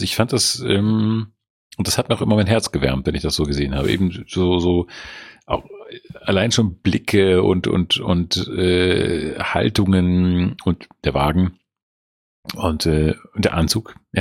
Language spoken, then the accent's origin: German; Heligoland, Schleswig-Holstein, Germany; James Krüs, ein Schriftsteller aus meiner Heimat, Helgoland.